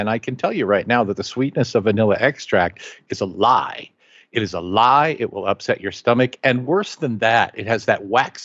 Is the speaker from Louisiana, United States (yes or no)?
no; Kansas, United States; I'm from Kansas.